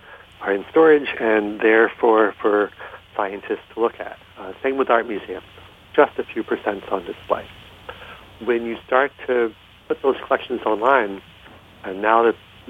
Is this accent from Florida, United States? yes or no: no; Philadelphia, Pennsylvania, United States; I do. I grew up in Philadelphia.